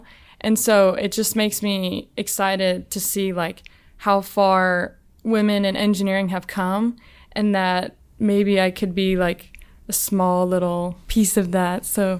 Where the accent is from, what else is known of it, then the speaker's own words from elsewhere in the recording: Florida, United States; now in Alabama, United States; I'm originally from South Florida, an hour north of Miami. And in 2015, I moved to Alabama.